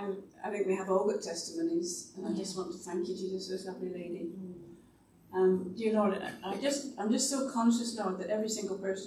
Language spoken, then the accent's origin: English; Scotland, United Kingdom; I always feel I'm Scottish, and some people think I'm posh.